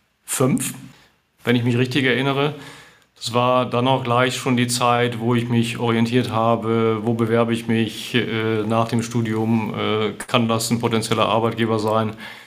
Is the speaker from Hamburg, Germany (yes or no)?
no; Grevenbroich, North Rhine-Westphalia, Germany; ich bin Kind des Rheinlands, des Rheinischen Reviers, wenn man sogar genau sagen möchte. Ich bin geboren in Grevenbroich, das liegt so 30 Kilometer weg von Köln.